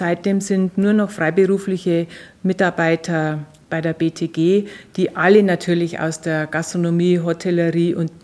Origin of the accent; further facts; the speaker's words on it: Bavaria, Germany; Die Herbergen sozusagen bei uns in Bayern natürlich in den Bergen, kleine Pensionen, kleine Häuser mit nur 10 Zimmern